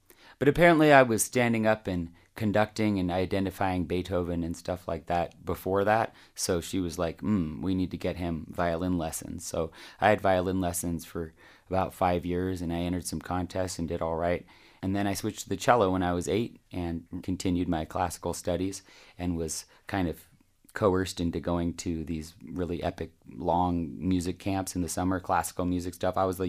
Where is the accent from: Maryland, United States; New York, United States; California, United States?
California, United States; born there; I was born in between Carmel, California and Big Sur, California, in a redwood cabin in a redwood forest.